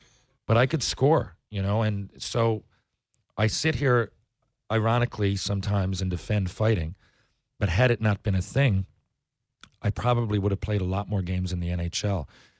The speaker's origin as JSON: {"language": "English", "region": "Newfoundland and Labrador", "country": "Canada", "said": "I'm an only child. They became my brothers, and so wherever I was, my teammates, and I'm from Newfoundland, so I was always alone."}